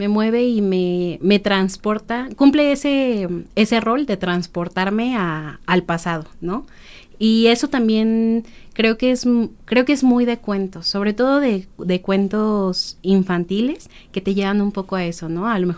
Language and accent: Spanish; Guadalajara, Jalisco, Mexico; Yo soy de Guadalajara.